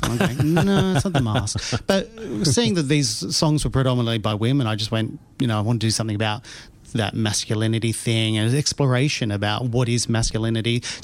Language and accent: English; Melbourne, Victoria, Australia; No, I'm from Melbourne.